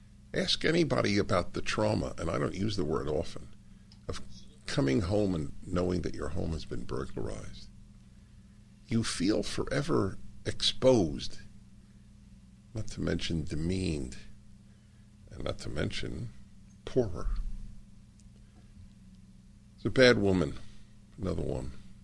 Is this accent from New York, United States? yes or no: yes; New York, United States; Jewish kid growing up in New York, going to Columbia, what else is he going to be?